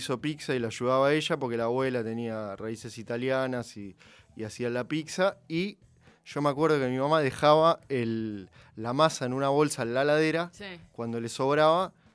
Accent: Villa Santa Rita, Buenos Aires, Argentina; Yo soy de Villa del Parque.

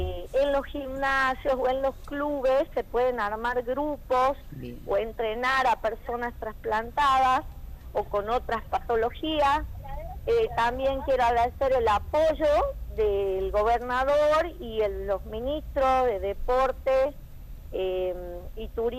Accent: Argentina; Nosotros como argentinos

